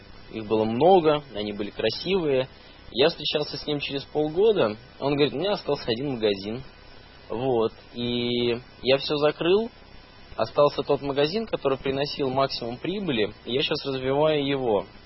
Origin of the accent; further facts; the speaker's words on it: Saint Petersburg, Russia; Я из Петербурга, соответственно, это тоже считается региональным городом.